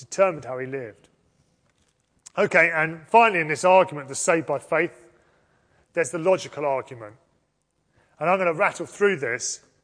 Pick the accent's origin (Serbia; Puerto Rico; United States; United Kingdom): United Kingdom; born there; I was British before I had a passport, by virtue of the Britishness of my parents and the fact that I was born in these great islands.